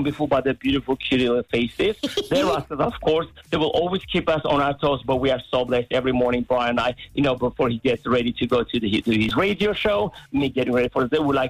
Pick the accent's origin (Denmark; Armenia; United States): Armenia; now in Ireland; I'm from Ireland. And I'm like, oh, no, sorry, I'm Armenian.